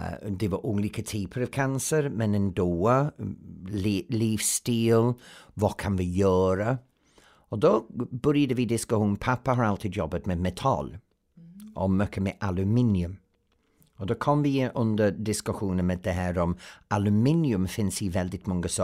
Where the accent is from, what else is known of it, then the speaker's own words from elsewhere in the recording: England, United Kingdom; now in Sweden; Jag raka kommer från England, jag är britt, men jag är svensk. Jag har bott här 30 år. Min sätt att leva, min skatt, min framtid, det är svensk, det är Sverige. Jag har inte avsikt att flytta tillbaka till England.